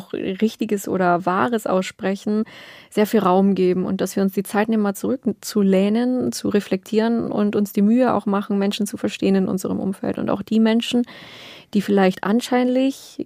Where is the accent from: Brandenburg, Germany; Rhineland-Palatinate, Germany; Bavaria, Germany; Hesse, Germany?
Brandenburg, Germany; Ja, der Spreewald, da wohnt mein Herz immer noch, ist immer noch meine Heimat.